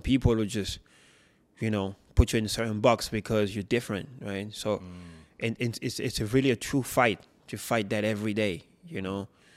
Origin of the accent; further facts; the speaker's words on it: France; also born or lived in Paris; was born in France. Right? My both parents were immigrants, so they came to France. Born in Paris, lived in the city until I was 7 years old. And then mom decided to move us to the countryside, a small village, 500 people.